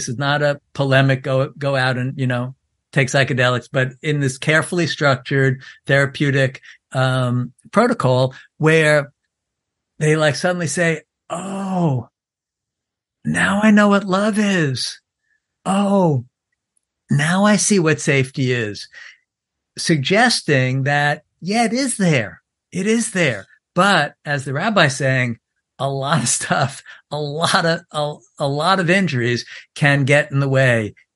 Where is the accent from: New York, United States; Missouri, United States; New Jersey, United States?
New York, United States; so I'm 69 years old. I grew up in New York. I grew up among like the counterculture and hippies.